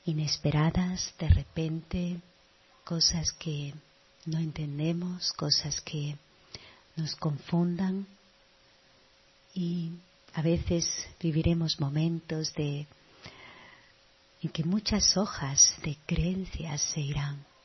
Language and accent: Spanish; Seville, Andalusia, Spain; El otro día hubo un suceso en Sevilla, de donde vengo.